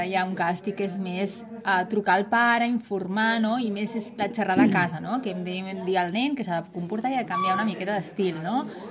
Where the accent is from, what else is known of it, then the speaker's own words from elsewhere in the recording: Torredembarra, Catalonia, Spain; la infermera del centre. Jo sóc de Torredembarra, vaig néixer el 1980. Ara faré 40 anys.